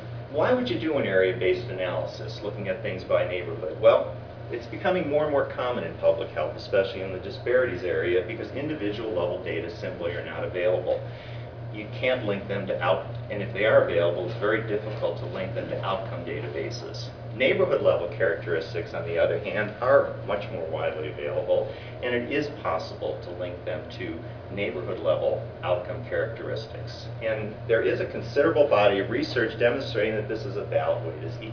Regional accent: Boston, Massachusetts, United States; This is Boston, my hometown

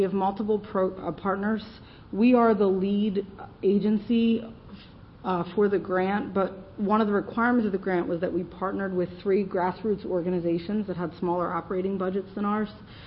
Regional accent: Delaware, United States; we're from Delaware. Most people ask what state that's in.

